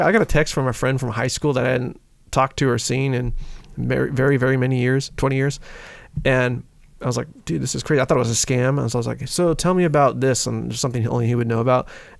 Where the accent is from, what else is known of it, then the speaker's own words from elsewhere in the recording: California, United States; Well, I'm from California. You just don't talk to your neighbors.